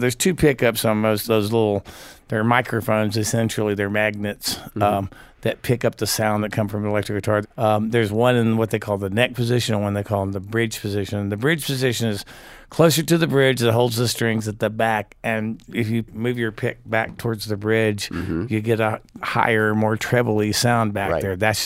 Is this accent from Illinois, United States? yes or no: no; San Antonio, Texas, United States; who was my local hometown rock and roll hero because I grew up in San Antonio, Texas.